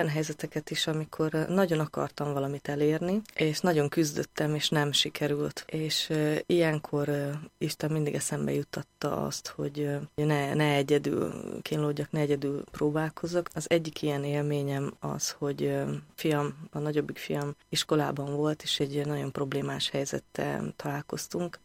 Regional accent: Arad, Arad County, Romania; Aradi születésű vagyok, és ott is nőttem fel.

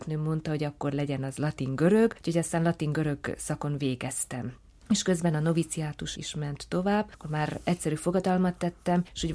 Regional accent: Szombathely, Vas, Hungary; born there; Magyarországon Szombathelyen születtem, még a kommunizmus ideje alatt. És akkor még se kolostor nem volt, semmi nem volt. Titokban mentünk templomba

